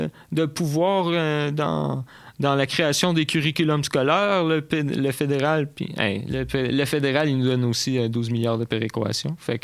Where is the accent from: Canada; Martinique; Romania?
Canada; Ontario; Non, ouais, je suis né en Ontario. Je suis franco-ontarien.